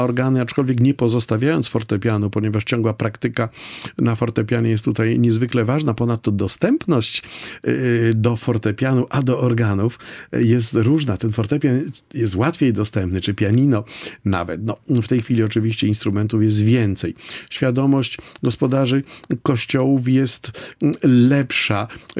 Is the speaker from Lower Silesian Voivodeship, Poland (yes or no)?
no; Rzeszów, Subcarpathian Voivodeship, Poland; z mojego rodzinnego miasta, czyli z Rzeszowa